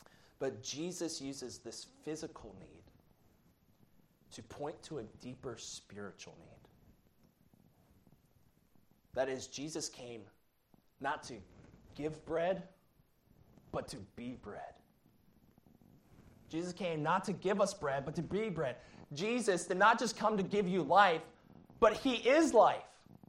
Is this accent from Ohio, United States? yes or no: yes; Ohio, United States; I'm from Ohio, so...